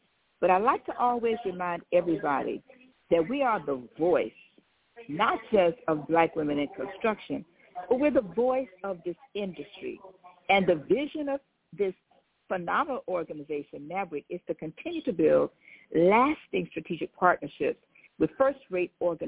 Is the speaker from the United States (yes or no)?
yes; Riviera Beach, Florida, United States; my third fire station in my hometown of Riviera Beach.